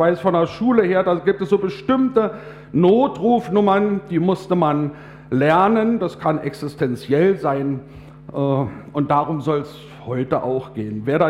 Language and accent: German; Brandenburg, Germany; Ich soll herzliche Grüße ausrichten aus meiner Heimatgemeinde in der Uckermark. Also da sind einige Uckermärker auch heute in Gedanken